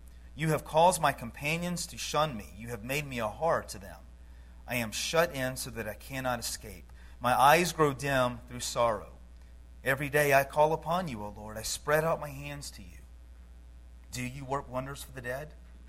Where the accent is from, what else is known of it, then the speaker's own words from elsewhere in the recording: Georgia, United States; Growing up in Georgia, one of the things I enjoyed as a boy was the Peanuts cartoons.